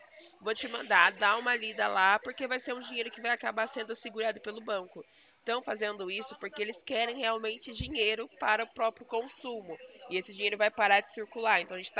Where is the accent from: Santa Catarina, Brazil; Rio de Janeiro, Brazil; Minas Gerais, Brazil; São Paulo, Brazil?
São Paulo, Brazil; Barretos; Aqui nós somos da região de Barretos, interior de São Paulo.